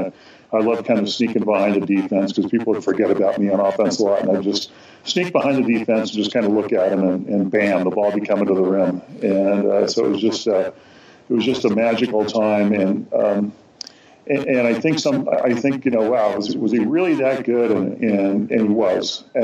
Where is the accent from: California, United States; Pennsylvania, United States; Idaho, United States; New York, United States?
California, United States; Los Angeles; growing up in Los Angeles, and so that was fun.